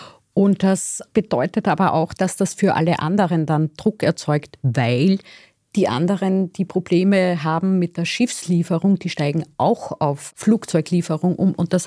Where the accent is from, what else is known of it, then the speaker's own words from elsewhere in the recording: Austria; bei uns in Österreich.